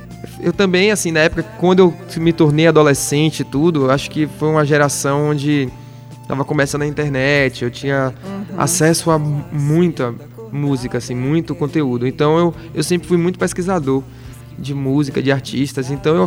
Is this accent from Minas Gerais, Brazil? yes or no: no; Salvador, Bahia, Brazil; eu cresci em Salvador, na Ilha de Itaparica, são lugares na beira da praia